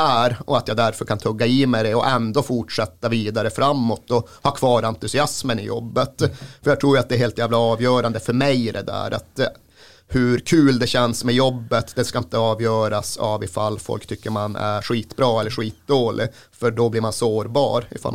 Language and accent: Swedish; Malmberget, Norrbotten County, Sweden; de flesta vet ju att jag kommer från Malmberget. Jag tjatar om så jävla mycket, och det är en speciell plats på jorden.